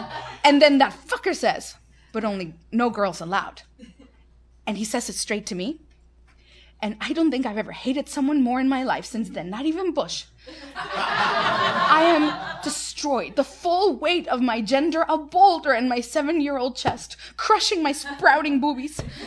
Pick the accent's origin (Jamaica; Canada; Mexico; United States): Mexico; so great as when I was growing up in Mexico